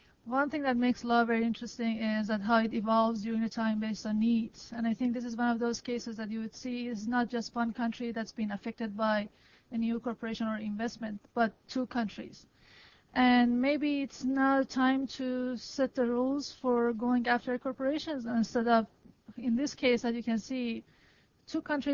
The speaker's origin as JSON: {"language": "English", "country": "Iran", "said": "I'm an ILSP student, and I'm from Iran."}